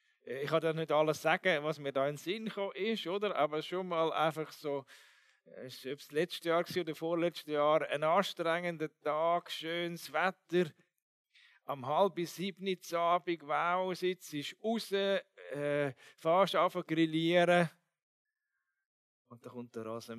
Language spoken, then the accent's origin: German; Switzerland; Als Schweizer ist natürlich gut Schweizerisch, ist Kompromiss.